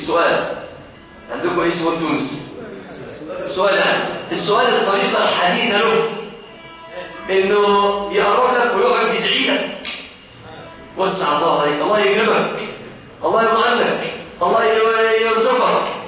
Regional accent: Egypt; احنا كمصريين

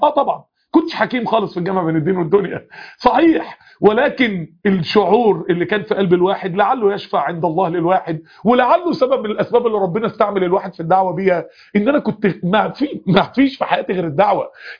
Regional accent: Egypt; التبرع احنا عندنا في مصر هنا عندنا بنك الطعام عامل حملة لتوصيل التبرعات

